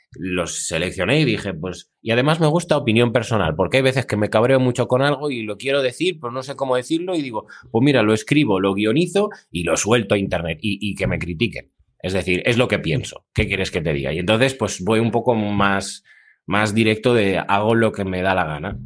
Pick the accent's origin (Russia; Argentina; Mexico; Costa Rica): Russia; Spanish is a second language; Como soy ruso, pues de alguna manera me tengo que ayudar un poco con algún asistente